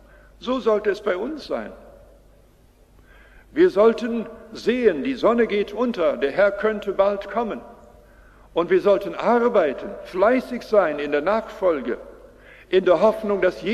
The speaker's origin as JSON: {"language": "German", "country": "Canada", "tie": "born or raised there", "moved": "yes", "said": "Da denke ich an ein Bild aus meiner Jugend. Ich komme aus der Landwirtschaft in Kanada und habe dann auf dem Feld gearbeitet."}